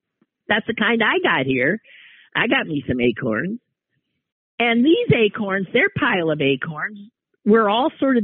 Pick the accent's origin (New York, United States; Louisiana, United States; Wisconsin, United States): Wisconsin, United States; Green Bay; And by the way, Alloway, I always say I'm from Green Bay.